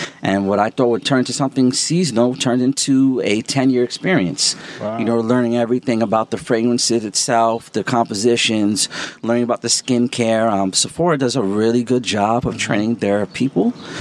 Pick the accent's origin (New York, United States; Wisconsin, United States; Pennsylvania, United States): New York, United States; Deer Park; now in Brooklyn, United States; I'm originally from Deer Park, New York, in Long Island. Nice. So Long Island raised me, but I definitely have to say that Brooklyn made me a man.